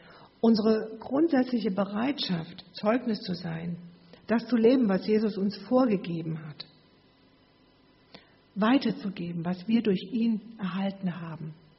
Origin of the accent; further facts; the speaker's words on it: Kirchberg, Rhineland-Palatinate, Germany; Ich bin ja in Kirchberg im Hunsrück aufgewachsen. Weiß nicht, ob jemand von euch die Kirchberg kennt. Ist ja auch weit weg, so 100 Kilometer.